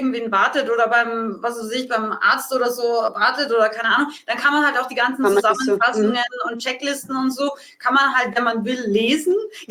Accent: Austria; now in Munich, Germany

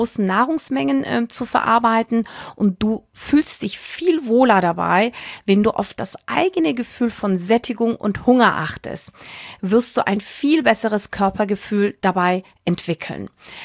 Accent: Northern Germany, Germany; So ganz trocken als Norddeutscher.

